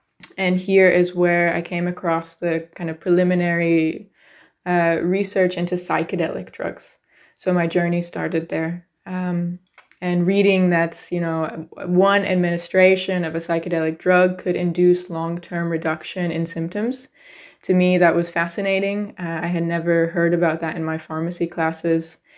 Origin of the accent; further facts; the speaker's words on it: United States; So I grew up in the United States and I originally went to school to study pharmacy.